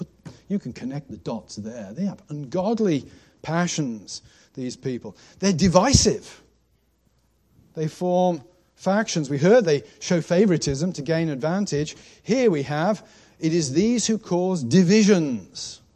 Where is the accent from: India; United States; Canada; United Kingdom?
United Kingdom; England; I'm English.